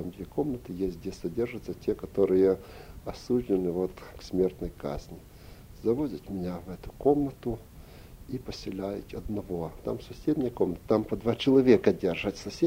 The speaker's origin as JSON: {"language": "Russian", "country": "Ukraine", "said": "Я ему сказал, что я сам с Украины, так."}